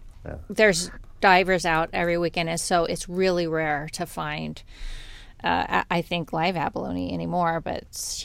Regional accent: California, United States; now in San Diego, United States; even though I grew up in Orange County, just about 2 hours north of here.

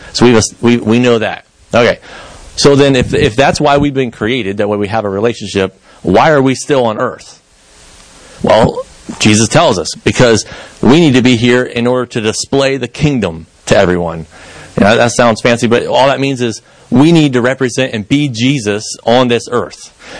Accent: United States; We have, as Americans, I love being an American.

